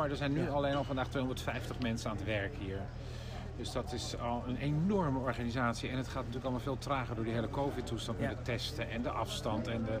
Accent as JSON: {"language": "Dutch", "region": "South Holland", "country": "Netherlands", "tie": "born there", "said": "En hij komt natuurlijk uit Helvoet Sluis, vlakbij waar ik geboren ben."}